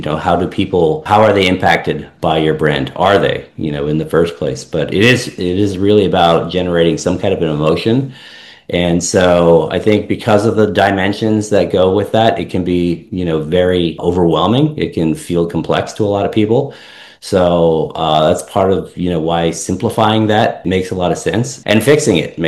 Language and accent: English; Canada; moved away as an adult; now in California, United States; I grew up in Canada. So I ended up in California when I started my first agency